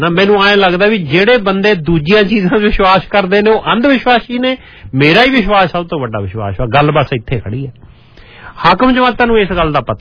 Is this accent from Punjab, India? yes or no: yes; Punjab, India; ਮੈਂ ਵੀ ਇੰਡੀਅਨ ਹਾਂ, ਮੈਨੂੰ ਮਾਣ ਆ, ਪੰਜਾਬੀ ਹਾਂ, ਇੰਡੀਅਨ ਆ